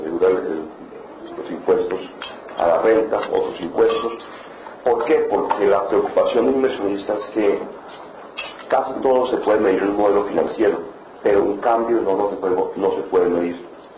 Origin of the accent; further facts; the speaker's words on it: Brazil; yo invertí como inversionista brasileño en Colombia